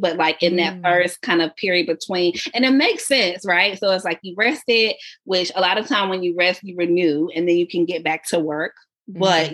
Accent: the South, United States; And, you know, I'm from the South, so I'm always just blaming stuff on like, this is what happened.

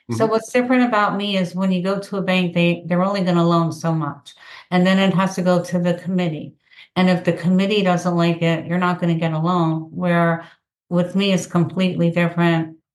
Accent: Tampa, Florida, United States; I am from Tampa Bay of 30 years, and a lot of people are coming from up north

